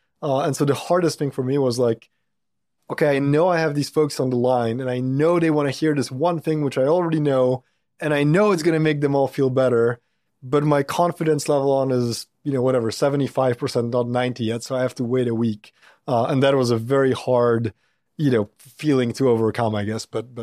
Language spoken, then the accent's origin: English; Poland; now in United States; Yeah, I grew up in Poland. So born there in the north of Poland, small town.